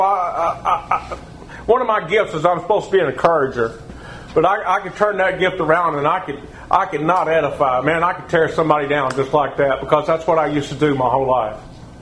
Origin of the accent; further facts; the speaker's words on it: Texas, United States; I guess it's because I'm a Texan.